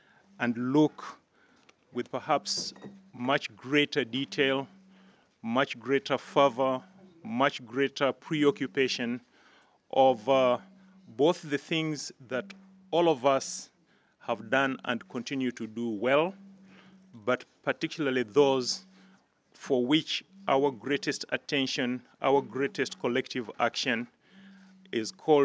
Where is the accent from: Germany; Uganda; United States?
Uganda; my own country of origin. I am from Uganda